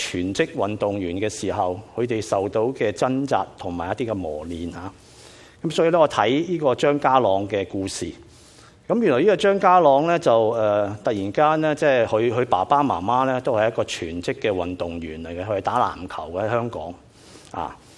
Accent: China; 或者我哋中國人講啦，只不過係聽教同埋聽話啊

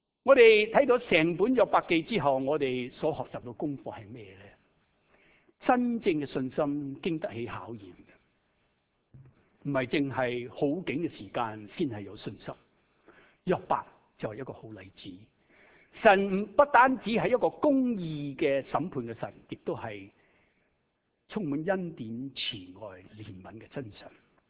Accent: Shanghai, China; accent: Shanghainese; 我的上海话口音啊 ，Richard， 你可以知道听到我的上海话口音。

